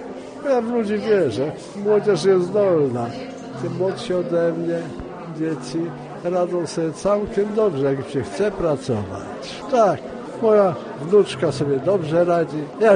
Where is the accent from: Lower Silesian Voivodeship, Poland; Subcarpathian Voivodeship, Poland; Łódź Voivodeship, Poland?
Łódź Voivodeship, Poland; Wiktorów; Mieszkam w Pile. Pochodzę z Wiktorowa. Jestem w tej chwili w Białej. I to wszystko jest ta sama gmina.